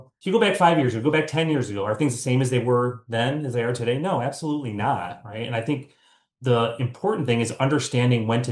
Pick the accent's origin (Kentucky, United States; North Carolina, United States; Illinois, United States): Illinois, United States; Chicago; I grew up in the Chicago area. Honestly, I'm a first generation. My father immigrated from Italy.